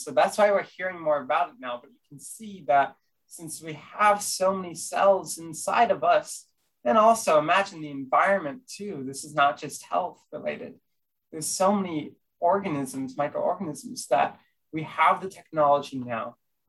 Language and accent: English; California, United States; So I'm from California, and going to the tide pools over at the ocean was one of my favorite things growing up.